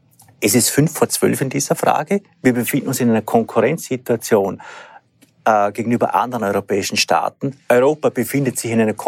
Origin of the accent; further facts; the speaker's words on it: Austria; Und das ist ein kulturelles Problem, das wir als Österreicher mittlerweile haben.